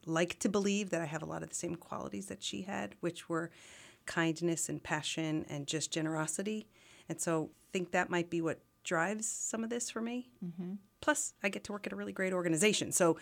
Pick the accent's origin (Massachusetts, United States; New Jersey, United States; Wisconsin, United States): New Jersey, United States; now in Lehigh Valley, United States; I've been in Lehigh Valley 37 years. I love this area. I'm from a much less personal area. I'm from Northeast Jersey, and I came to the Lehigh Valley